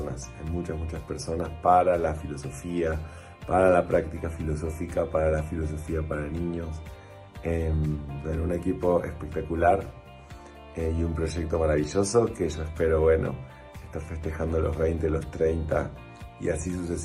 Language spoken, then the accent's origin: Spanish; Argentina; director de SECAPFI de México y de SECAPFI Internacional, originario de Argentina.